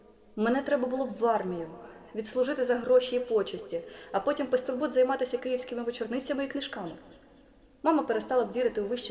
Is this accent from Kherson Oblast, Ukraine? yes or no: no; Hadiach, Poltava Oblast, Ukraine; now in Kyiv, Ukraine; Чи мені хтось повірить, якщо скажу, що я місцева? Напевно, в мене на обличчі досі написано «гадяч».